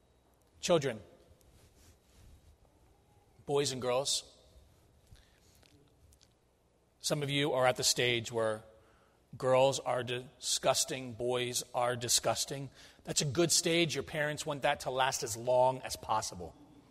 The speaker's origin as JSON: {"language": "English", "region": "the North", "country": "United States", "tie": "born or raised there", "said": "because I grew up here in the North, when we went down to school in South Carolina"}